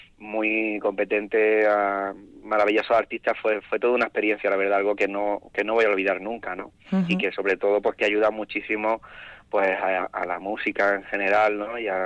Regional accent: Granada, Andalusia, Spain; Y digo, no, yo vengo de Granada.

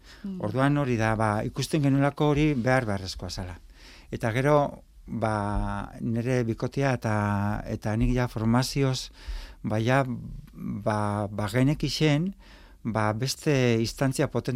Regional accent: Antzuola, Basque Country, Spain; Antzuolan jaio, Antzuolan bizi

